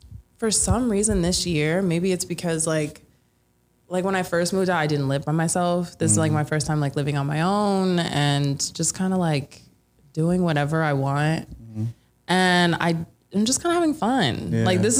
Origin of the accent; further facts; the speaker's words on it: Alaska, United States; born there; No, I was born in Alaska.